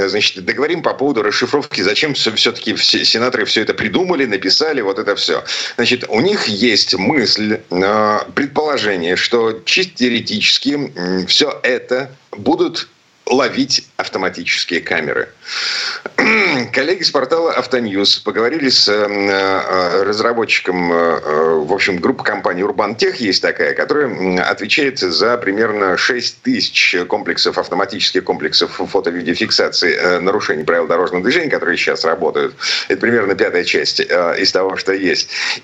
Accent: Saint Petersburg, Russia; из Петербурга

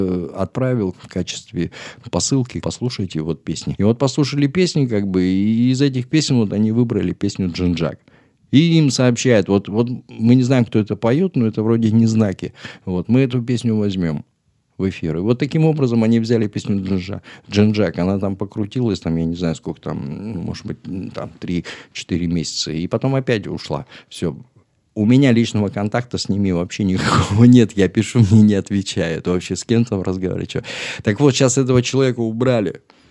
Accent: Chelyabinsk, Chelyabinsk Oblast, Russia; Я говорю, а я из Челябинска, он в Москве, понятное дело.

